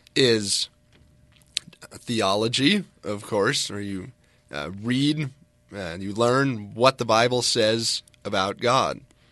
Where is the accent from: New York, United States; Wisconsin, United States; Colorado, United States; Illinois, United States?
Colorado, United States; Fort Collins; I grew up in Fort Collins, Colorado.